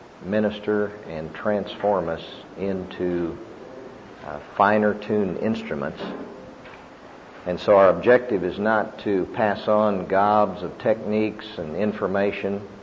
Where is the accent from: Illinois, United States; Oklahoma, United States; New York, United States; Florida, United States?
Oklahoma, United States; Norman; I'm a businessman from Norman, Oklahoma